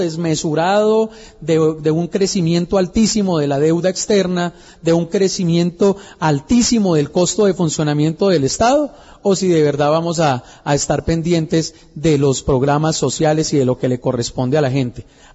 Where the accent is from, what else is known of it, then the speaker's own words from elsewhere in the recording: Colombia; más que como gobernante, como colombiano, le duelen